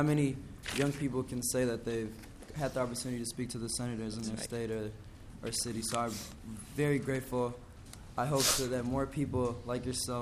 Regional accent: Minneapolis, Minnesota, United States; We're both from Minneapolis, raised there. It's some place that I always call home

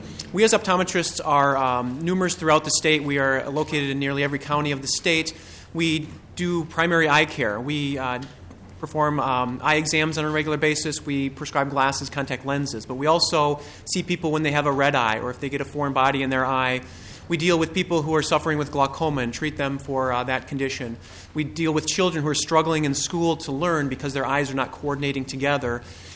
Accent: Inver Grove Heights, Minnesota, United States; I am from Invergrove Heights, Minnesota. I practice and see patients in Lakeville, among other places

